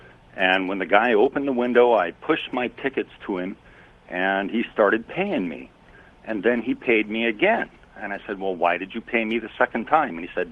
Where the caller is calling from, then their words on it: Cool, California, United States; from Cool, California.